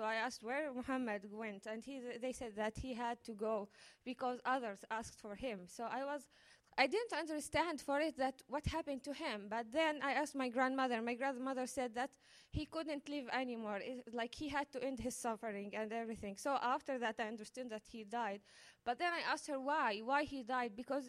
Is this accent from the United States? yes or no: no; Bethlehem, West Bank, Palestine; English is a second language; and I'm from Palestine.